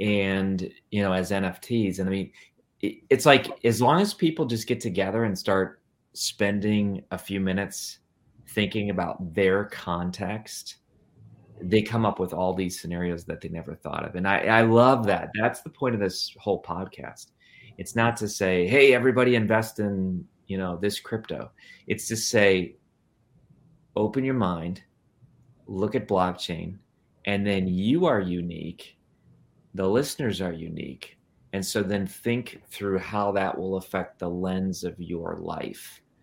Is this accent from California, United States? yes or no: no; Wisconsin, United States; Well, that's interesting, because I am from Wisconsin, and there is a joke.